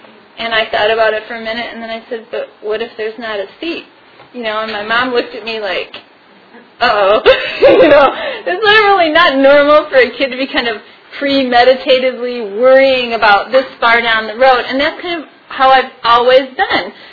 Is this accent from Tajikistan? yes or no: no; Midwest, United States; I'm from the Midwest. Pull yourself up by your bootstraps.